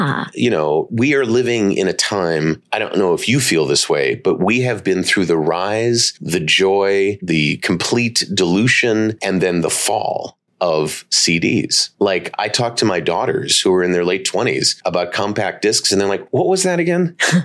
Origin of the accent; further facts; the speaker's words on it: Cleveland, Ohio, United States; Cleveland, Ohio. Ah. Grew up in Cleveland.